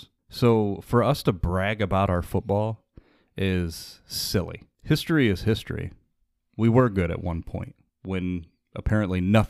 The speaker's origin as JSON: {"language": "English", "town": "Cleveland", "region": "Ohio", "country": "United States", "said": "because, you know, we're from Cleveland, football is meant to be played outside."}